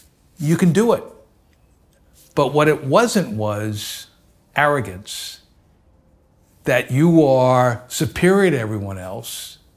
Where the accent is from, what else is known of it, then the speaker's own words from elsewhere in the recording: Hempstead, New York, United States; also born or lived in Mineola; while I was born in Mineola, I grew up in Hempstead, Long Island.